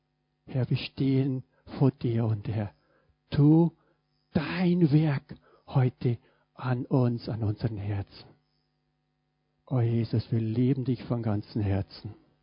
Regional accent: Bavaria, Germany; ich komme aus Bayern und meine Eltern waren Landwirte, also ich kenne das Leben auf dem Bauernhof und wir waren so typisch auch so katholische Familie

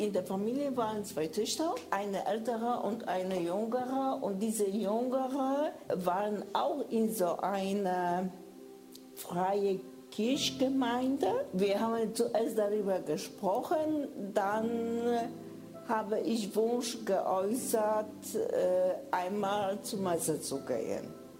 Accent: Poland; moved away as an adult; now in Germany; 54 Jahre alt. Ich komme ursprünglich aus Polen. Seit 14 Jahren lebe ich hier in Deutschland. Ich bin Polin. Wie 95% von Polen bin ich katholisch erzogen. Ich bin getauft. Ich war bei Kommunion.

